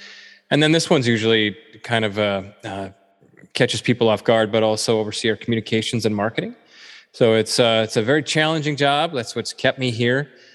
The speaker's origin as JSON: {"language": "English", "region": "Wisconsin", "country": "United States", "tie": "born or raised there", "moved": "as an adult", "said": "So I'm a cheesehead by upbringing. I was born and raised in Wisconsin, left there when I was 22. I guess I've spent the last 26 years out in the Great Plains."}